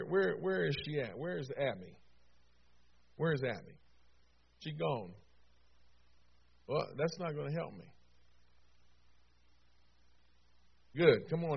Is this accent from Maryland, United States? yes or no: yes; Maryland, United States; Of course, I was from Maryland, so I was a Yankee for sure.